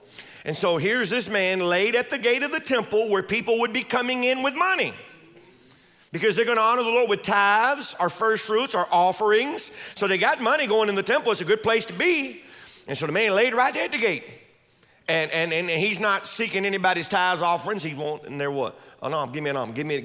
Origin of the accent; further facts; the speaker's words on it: Louisiana, United States; We're from Louisiana. We say, look at him.